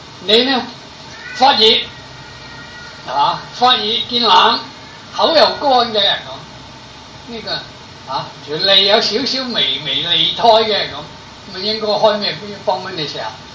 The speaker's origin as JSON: {"language": "Cantonese", "country": "China", "said": "因为当时嘅咧，我哋中国人嘅一尺咧，就等于印度人啊"}